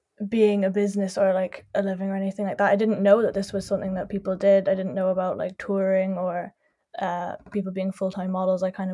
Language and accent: English; Ireland; moved away; So that was just a few months after I moved here from Ireland.